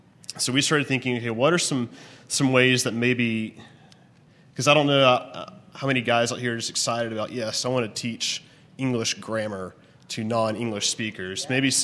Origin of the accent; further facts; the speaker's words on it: Alabama, United States; I'm from Alabama, and there's a lot of controversy going on in our state in terms of legal immigration from Latin countries, particularly Mexico.